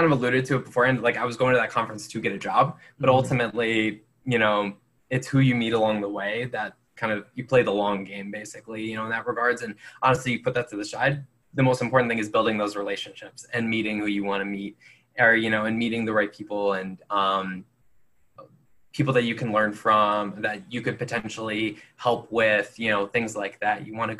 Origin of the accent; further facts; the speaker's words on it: Buffalo, New York, United States; I had never lived outside of New York State. I was, you know, went to school in Rochester, born and raised in Buffalo.